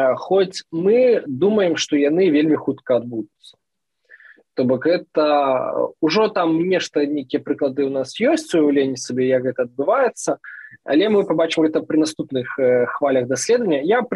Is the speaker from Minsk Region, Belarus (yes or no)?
yes; Salihorsk, Minsk Region, Belarus; Ну, я сам з Сальорску